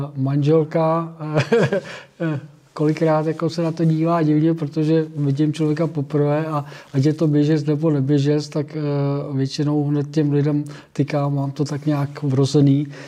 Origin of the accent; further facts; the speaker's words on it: Prague, Czechia; já jsem rodilý. Sice jako přichvařili nás v Praze, ale horní Počernice, kde jsem se narodil, tak byla Praha východ. Aha. Až potom nás Praha skramstla. Až někdy v roce 75, když jsem se vrátil z vojny.